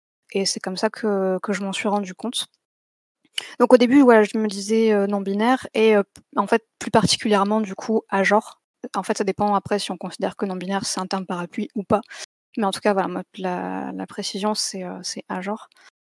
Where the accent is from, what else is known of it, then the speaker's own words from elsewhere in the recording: France; Genre, je suis une femme comme je suis française.